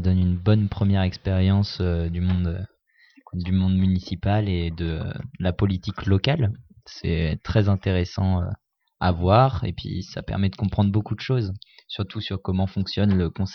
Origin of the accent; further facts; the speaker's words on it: Chambray, Centre-Val de Loire, France; Alors, j'ai grandi à Chambray.